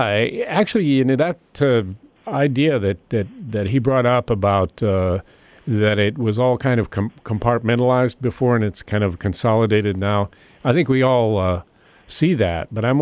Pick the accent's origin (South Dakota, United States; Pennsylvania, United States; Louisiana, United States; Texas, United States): Pennsylvania, United States; Nowadays, I go back to my hometown in northern Pennsylvania, and some of the same pastures are still there, but they all got beef on them.